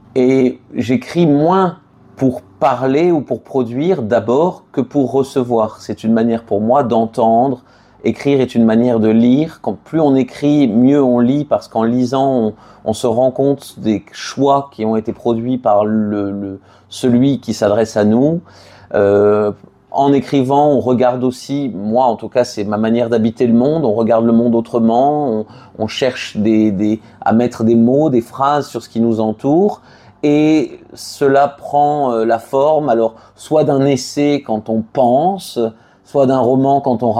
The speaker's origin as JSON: {"language": "French", "town": "Toulouse", "region": "Occitanie", "country": "France", "tie": "born or raised there", "said": "je suis Toulousain, j'ai grandi à Toulouse, je l'ai quitté cette ville pendant 15 ans, j'y suis revenu depuis 2017 pour y élever mes enfants."}